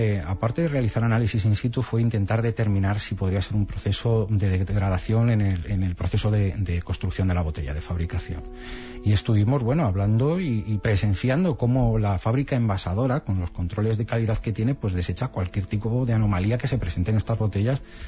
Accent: Balearic Islands, Spain; born there; also born or lived in Benidorm; En Mallorca, en el barrio del Borne.

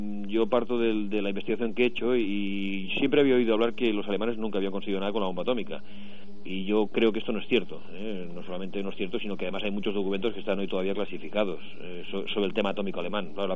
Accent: Catalonia, Spain; also born or lived in England / Iran; Sí, de hecho vivo en Cataluña de siempre, ¿no? Entonces también hablo catalán, evidentemente, y bueno, Cataluña es mi tierra junto con España, ¿no?

